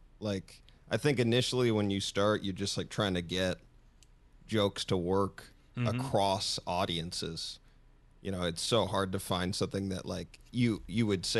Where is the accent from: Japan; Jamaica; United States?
United States; Minnesota; also born or lived in Vermont; I was living in North Seattle for a period of time, but I grew up in Minnesota and was born in Vermont, so I've been all over the country, actually.